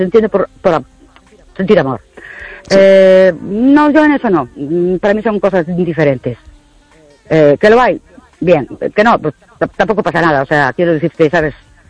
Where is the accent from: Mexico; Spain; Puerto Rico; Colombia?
Spain; Ourense, Galicia; de Ourense, hoy os llamo desde la Reserva Nativa Norteamericana de los Indios, Arapahoe.